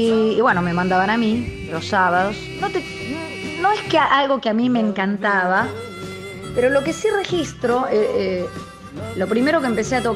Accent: Burzaco, Buenos Aires Province, Argentina; mis comienzos fueron muy tempranos, porque yo soy de Bursaco

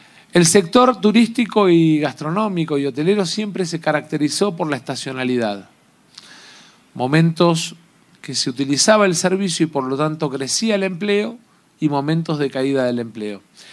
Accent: Argentina; mostrar nuestra capacidad de servicios como argentinos

